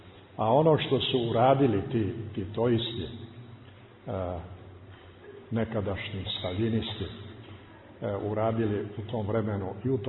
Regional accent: Montenegro; sad da spadne da ja odavde kao sad Crnogorac, ja tu nešto pokrećem

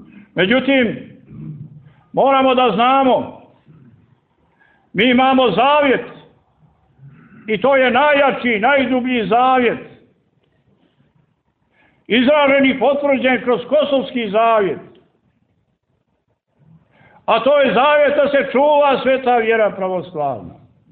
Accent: Montenegro; pošto sam prvi put u Beču, pošto dolazim iz Crne Gore

